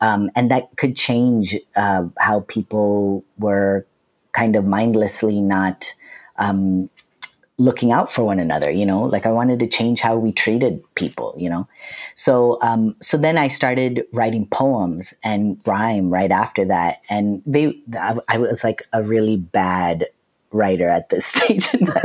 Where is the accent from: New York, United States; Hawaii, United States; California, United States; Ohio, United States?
California, United States; Lancaster; I grew up in Lancaster, California